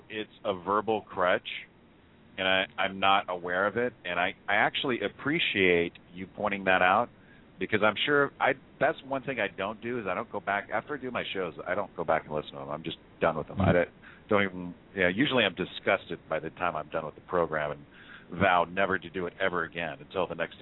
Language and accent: English; California, United States; Oh, I'm from California. That's pretty much how we talk out here.